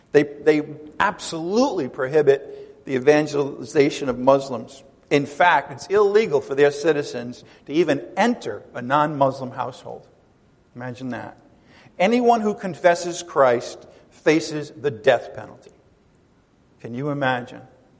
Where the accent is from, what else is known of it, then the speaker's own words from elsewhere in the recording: Rhode Island, United States; when I was a kid growing up in Rhode Island, we would take vacations in the summer at times